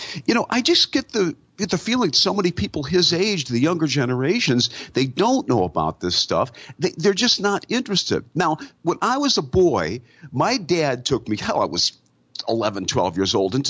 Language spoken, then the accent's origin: English; Detroit, Michigan, United States; We played snow growing up in Detroit.